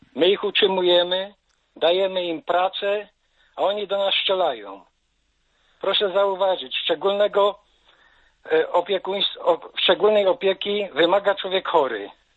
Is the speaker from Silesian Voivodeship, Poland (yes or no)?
yes; Silesian Voivodeship, Poland; Wy Ślązacy, my Ślązacy, my naród polski.